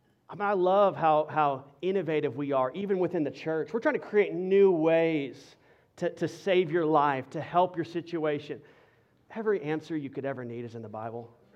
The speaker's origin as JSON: {"language": "English", "region": "Texas", "country": "United States", "said": "And, man, I'm a Texan through and through. I ain't like you Californians, all right? Like, I didn't grow up around that kind of water."}